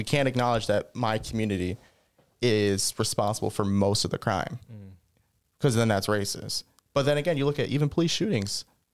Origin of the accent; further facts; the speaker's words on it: New York, United States; now in North Carolina, United States; And then when I moved to North Carolina, cause I'm originally from New York